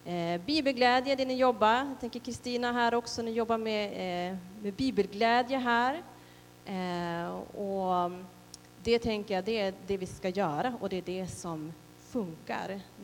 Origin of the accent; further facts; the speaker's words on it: Örnsköldsvik, Västernorrland County, Sweden; för jag är från Övik.